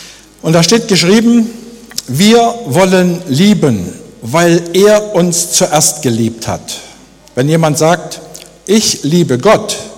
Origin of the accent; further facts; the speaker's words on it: East Germany, Germany; ich bin in der DDR aufgewachsen